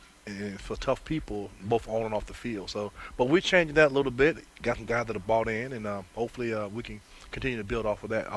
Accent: Florida, United States; I'm from Florida.

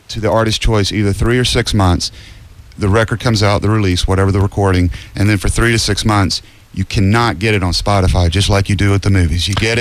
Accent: Georgia, United States; We're from Georgia.

